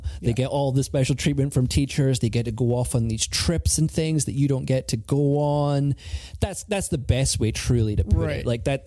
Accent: Dumfries, Scotland, United Kingdom; born there; I was born in Dumfries, Scotland.

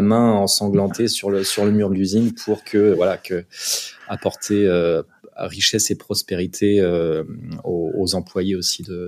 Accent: Brittany, France; Je suis originaire de Bretagne. Donc, ville de bord de mer.

